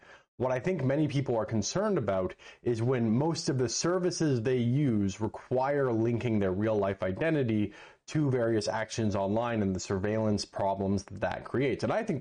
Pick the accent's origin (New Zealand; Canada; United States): Canada; just because as a Canadian, the government of Canada can very easily get information about what I'm up